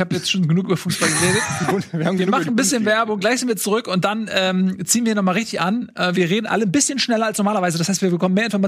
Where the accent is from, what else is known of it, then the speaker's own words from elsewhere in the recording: Hesse, Germany; Gute, wie wir bei uns in Hessen sagen.